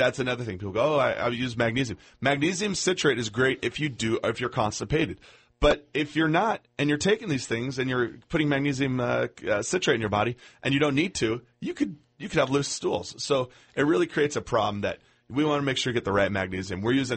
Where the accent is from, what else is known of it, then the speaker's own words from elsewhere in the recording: San Diego, California, United States; this is interesting to me because I'm from San Diego